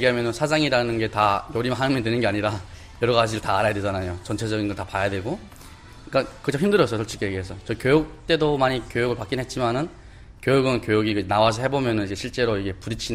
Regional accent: North Korea; now in South Korea; 저희가 북한에서 왔는데

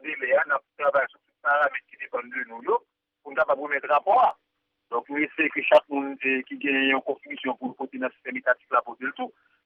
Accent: France; Comme on vient de France, on s'en souvient

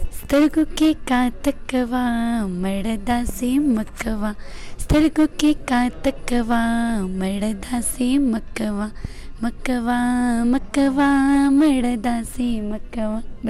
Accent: Swat, Khyber Pakhtunkhwa, Pakistan; عمر چې دی نو 18 سال دی او زه پیدا شوی په سوات کې یم.

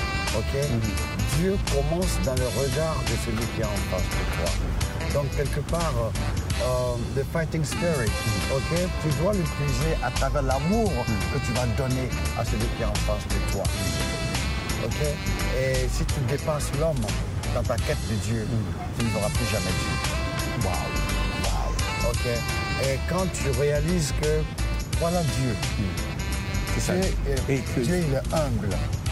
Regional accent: Côte d’Ivoire; en tant qu'Ivoirien et en tant que chanteur

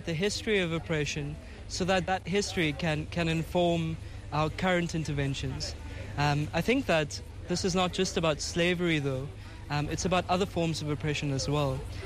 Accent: South Africa; I'm from South Africa

